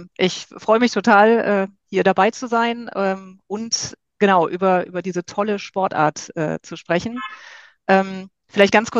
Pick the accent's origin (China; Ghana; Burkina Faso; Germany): Germany; Rhineland; Damals noch im Rheinland, wo ich aufgewachsen bin, habe ich Fußgängerbasketball, wie ich ja mittlerweile sage, gespielt.